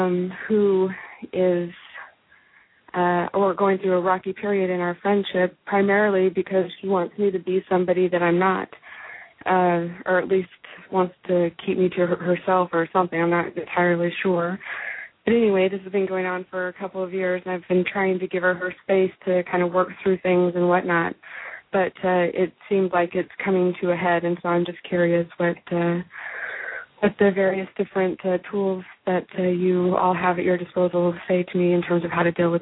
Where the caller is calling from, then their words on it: California, United States; I'm calling from Northern California.